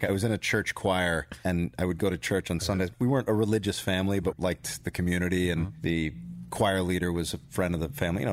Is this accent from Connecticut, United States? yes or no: yes; Kent, Connecticut, United States; born there; I was born in Kent, Connecticut, and my father was a teacher, and my mother was in college guidance.